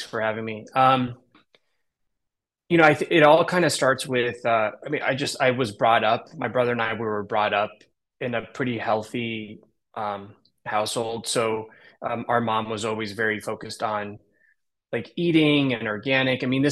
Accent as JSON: {"language": "English", "region": "Kyiv", "country": "Ukraine", "moved": "yes", "said": "Yeah, we're from Kiev. So our whole family's here now. So we've been here for probably 30 years."}